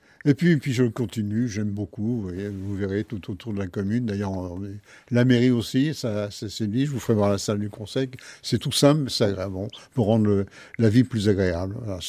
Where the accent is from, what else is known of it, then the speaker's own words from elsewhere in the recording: Paris, Île-de-France, France; Non, je ne suis pas né à Marolles, je suis un bon Parisien. J'ai toujours habité Paris